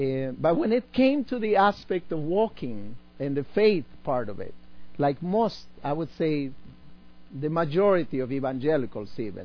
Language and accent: English; Tingo Maria, Huánuco, Peru; This is a cave going a little bit outside my hometown in Tingo Maria